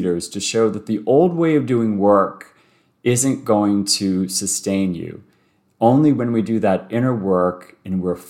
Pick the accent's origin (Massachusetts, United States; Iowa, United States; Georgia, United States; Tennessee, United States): Massachusetts, United States; Boston; moved away as an adult; also born or lived in New York City; now in Toronto, Canada; So I've been in Toronto 10 years, moved here from New York City. And before that, I was born and raised in Boston and was a Catholic priest in Boston for 8 years.